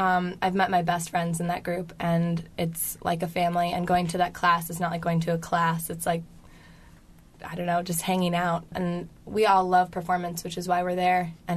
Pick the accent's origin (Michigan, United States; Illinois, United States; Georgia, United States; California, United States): Illinois, United States; Chicago; I'm from Chicago, Illinois.